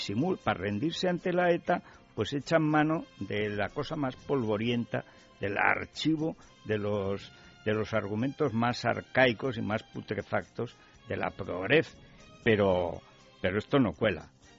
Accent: Spain

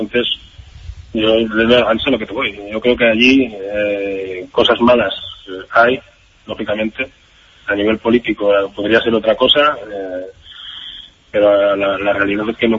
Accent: Spain; Yo soy español, me siento español, mi padre es de allí.

